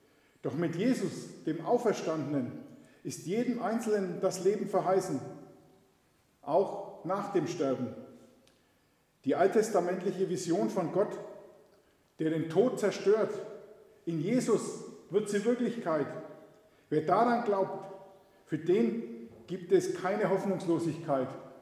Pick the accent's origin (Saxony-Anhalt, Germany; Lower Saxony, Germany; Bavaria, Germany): Bavaria, Germany; Unterwurmbach; ich komme aus Unterwurmbach. In der Gemeinde bin ich auch Lektor und bald Predikant.